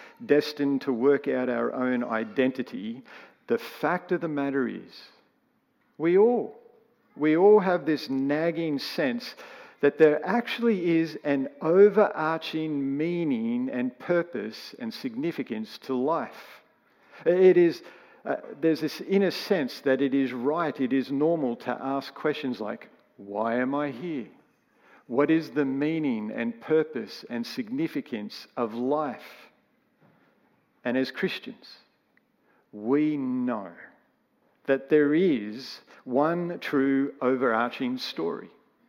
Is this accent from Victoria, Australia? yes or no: no; Wollongong, New South Wales, Australia; You see, I'm from Wollongong.